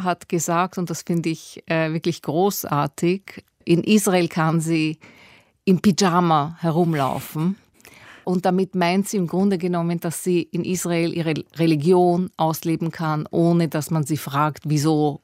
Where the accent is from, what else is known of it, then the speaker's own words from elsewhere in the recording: Vienna, Austria; born there; Ich bin 1960 in Wien zur Welt gekommen. Beide meine Eltern sind Holocaust-Überlebende.